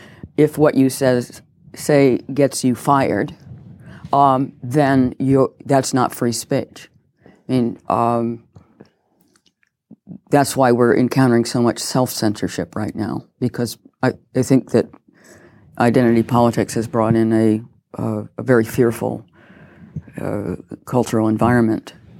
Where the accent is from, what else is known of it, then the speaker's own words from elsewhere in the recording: United States; accent: American; moved away as an adult; now in United Kingdom; You can tell by my accent that I'm American, but I have been in the U.K. over 30 years. So I've really protected that accent.